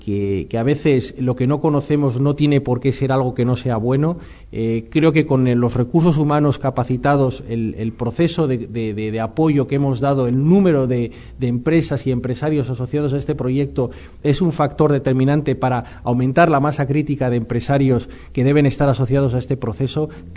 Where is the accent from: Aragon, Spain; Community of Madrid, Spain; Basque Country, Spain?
Basque Country, Spain; yo vengo del País Vasco